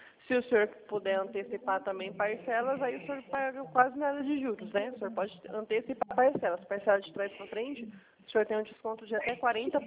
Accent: Presidente Prudente, São Paulo, Brazil; Eu sou aqui de Presidente Prudente.

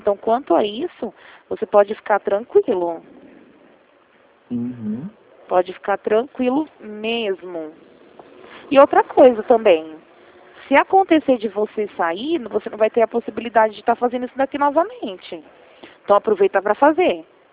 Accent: Rio Claro, São Paulo, Brazil; eu sou daqui de Rio Claro mesmo.

